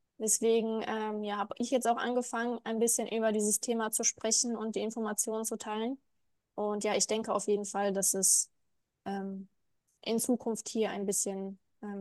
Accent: Dortmund, North Rhine-Westphalia, Germany; Also wir kommen aus Dortmund. Deswegen ist es ein Stückchen

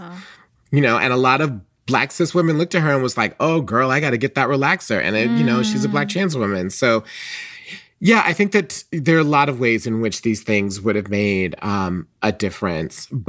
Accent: Atlanta, Georgia, United States; I was a trans person growing up in Atlanta in the 1980s, and my mom got Essence magazine.

